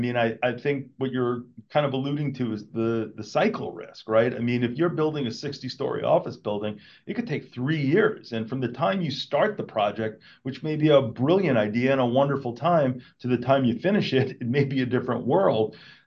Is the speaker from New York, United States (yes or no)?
yes; New York, United States; But I grew up in the New York area